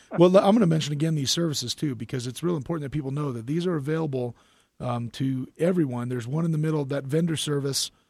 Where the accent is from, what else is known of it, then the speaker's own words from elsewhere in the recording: East Coast, United States; now in Colorado, United States; I grew up on the East Coast. I surfed and skateboarded and, you know, played football and basketball and things like that.